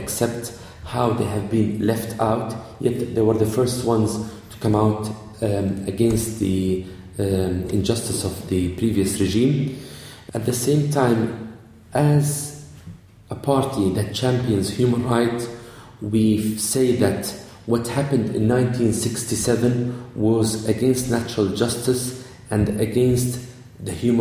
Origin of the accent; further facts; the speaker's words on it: Misrata, Misrata District, Libya; we have a city next to my hometown. I originally come from Misrata, and we have a city by the name of Tawarga.